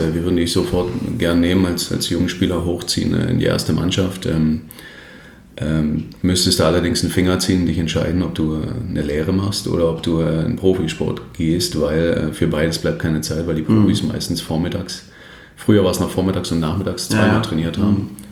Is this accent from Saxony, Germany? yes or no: yes; Weißwasser, Saxony, Germany; Nee, also ich komme ursprünglich aus Weißwasser, das ist ein kleiner Ort im Osten.